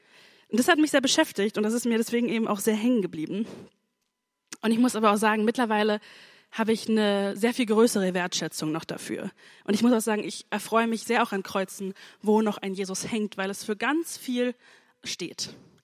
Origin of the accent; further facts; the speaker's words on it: Hesse, Germany; das hier ist meine Heimatgemeinde und wir sind so, als ich von sechs bis 13 haben wir im Rheingau gewohnt.